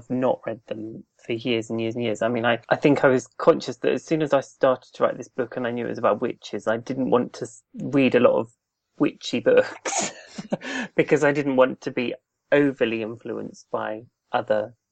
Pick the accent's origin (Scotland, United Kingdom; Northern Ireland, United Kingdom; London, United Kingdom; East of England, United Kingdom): East of England, United Kingdom; growing up in Norfolk, I was very close to the sea